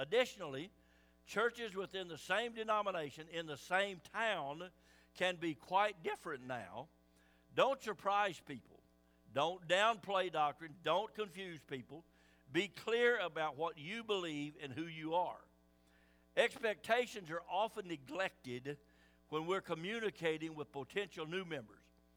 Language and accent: English; Canada; I'm a part of the human race, but I am also a Canadian citizen. I'm not just a human at random all over the world. I'm a Canadian.